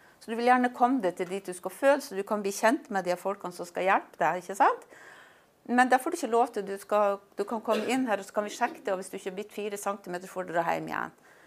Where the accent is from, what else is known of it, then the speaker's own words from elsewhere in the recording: Sandnessjøen, Nordland, Norway; Jeg kommer jo fra Sandnessjøen, så dere kanskje har avslørt hvis dere er gode i dialektet.